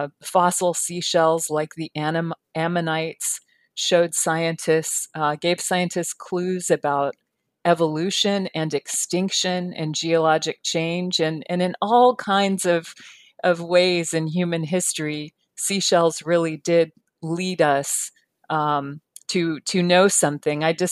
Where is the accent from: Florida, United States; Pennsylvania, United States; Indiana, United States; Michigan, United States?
Florida, United States; also born or lived in California; Well, my idea, I was born in Florida. I do come from Florida. I grew up in both Florida and California